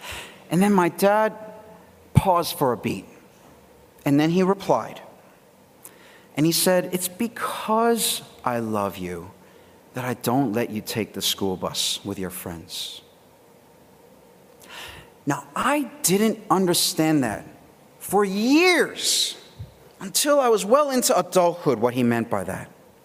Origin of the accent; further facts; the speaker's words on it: United States; I grew up in the States, so if you've ever watched any cartoons or TV or whatever, you know what I'm talking about.